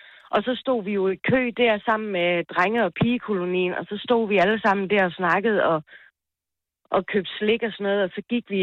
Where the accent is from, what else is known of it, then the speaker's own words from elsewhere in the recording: Odense, Region of Southern Denmark, Denmark; Jeg er født og opvokset inde i Odense